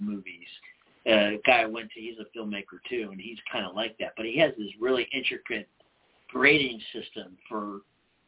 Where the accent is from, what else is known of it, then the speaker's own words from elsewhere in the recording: Nashville, Tennessee, United States; Cause I grew up in like, or it, when I was saying I grew up in Nashville, we were all like too cool for school.